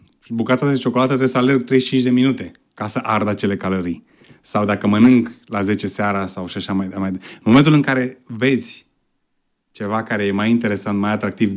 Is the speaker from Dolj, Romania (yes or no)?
yes; Craiova, Dolj, Romania; Eu am crescut în Craiova. Eu crescând în Craiova am fost fan al echipei din Craiova.